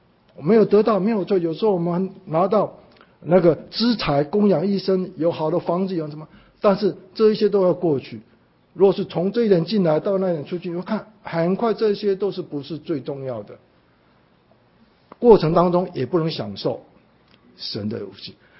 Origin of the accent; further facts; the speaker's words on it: Taiwan; moved away as an adult; now in United States; 我在台湾的时候成长，不认识神，来到美国是要找学位好工作